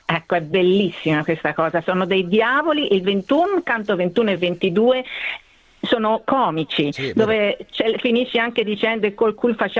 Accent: Viareggio, Tuscany, Italy; now in Australia; io vengo da Viareggio, quindi il carnevale...

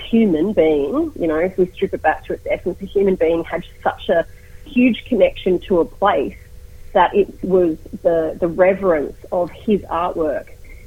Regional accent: Sydney, New South Wales, Australia; Sydney, which is, you know, my home country, Gadigal land.

